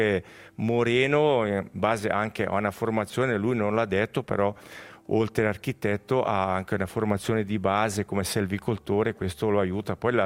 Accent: Gordola, Ticino, Switzerland; siamo di Gordola e tutte le volte le famiglie avevano il proprio vigneto

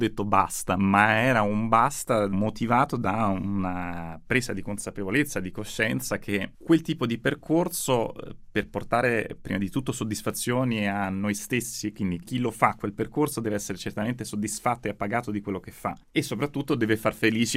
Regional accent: Rome, Lazio, Italy; born there; Io sono nato a Roma

